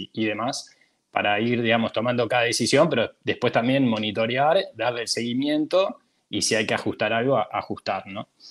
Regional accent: Uruguay; now in Paraguay; porque nosotros somos uruguayos

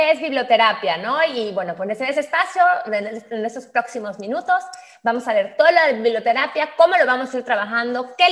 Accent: Mexico

